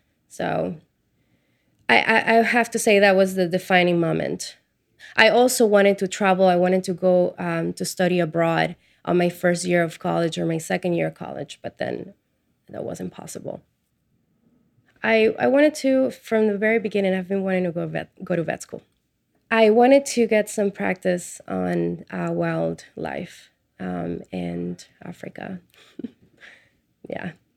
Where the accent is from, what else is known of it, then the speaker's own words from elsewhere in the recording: Peru; also born or lived in Atlanta, Georgia, United States; now in New York, United States; I was born and raised in Peru. Raised the other half of my life in Atlanta, Georgia, and now I live here in New York.